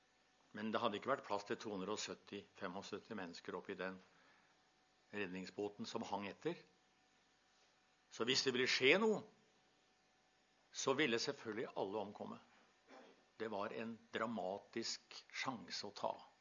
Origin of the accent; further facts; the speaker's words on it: Porsgrunn, Telemark, Norway; Jeg kom til å tenke på hjemme i menigheten der vi vokste opp i Porsgrunn.